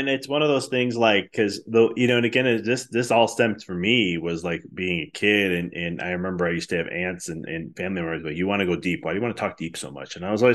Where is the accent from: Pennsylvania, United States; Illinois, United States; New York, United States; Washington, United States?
Illinois, United States; Chicago; Like I experienced this when I moved from Chicago and I went to school at Arizona for a little bit.